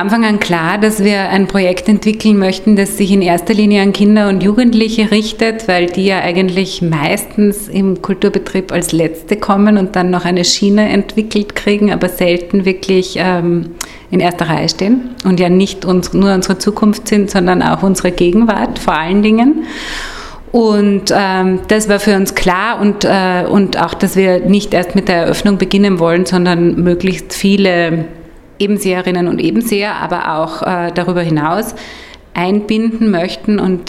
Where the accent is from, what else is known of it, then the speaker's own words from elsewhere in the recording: Linz, Upper Austria, Austria; now in Berlin, Germany; Bin aus Linz, wohne in Berlin und jetzt fühle ich mich schon ein wenig ebenseherisch.